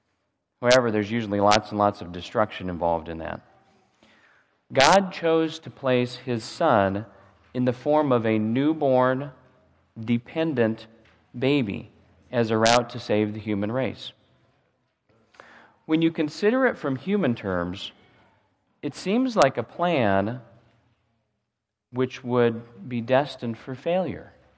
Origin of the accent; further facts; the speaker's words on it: Nebraska, United States; Growing up in Nebraska, there was always plenty of snow at Christmas time